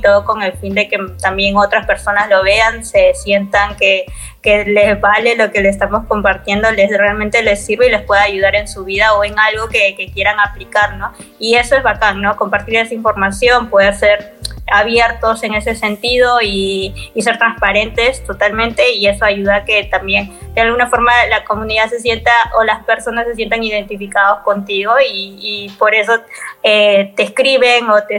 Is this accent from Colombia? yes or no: no; Peru; Yo soy de Perú y como todo LATAM siempre hay temas políticos y todo eso, ¿no?